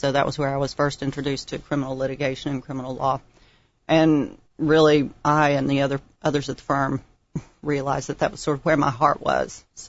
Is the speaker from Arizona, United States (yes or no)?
no; Tennessee, United States; I grew up in Tennessee, southeast Tennessee near Chattanooga.